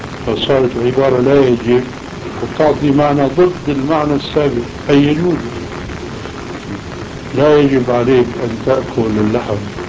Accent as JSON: {"language": "Arabic", "town": "Aleppo", "region": "Aleppo Governorate", "country": "Syria", "said": "انا من حلب"}